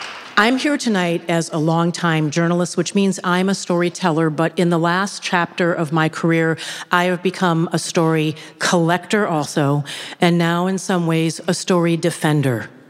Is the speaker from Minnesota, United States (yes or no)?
yes; Minneapolis, Minnesota, United States; growing up in Minneapolis in a working class neighborhood in the South Side, in a community where a lot of people didn't have air conditioning.